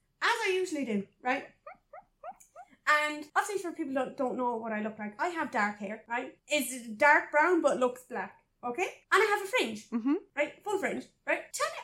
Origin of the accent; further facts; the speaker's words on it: Ireland; One, as an Irishman, that's wearing bootleg jeans and a plaid shirt, right?